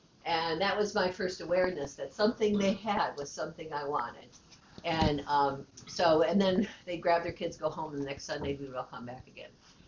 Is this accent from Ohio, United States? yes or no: yes; Ohio, United States; also born or lived in Buffalo, New York; I was born in Buffalo, New York, and I lived there till I was age 7. And then we moved to Ohio. I had a whole new beginning, and I'll get into that. And then spent most of my time in Ohio.